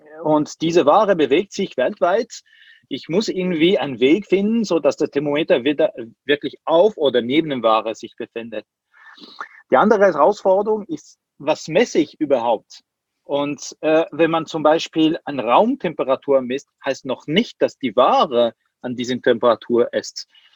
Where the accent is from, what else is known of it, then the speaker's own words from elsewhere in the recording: Switzerland; als Schweizer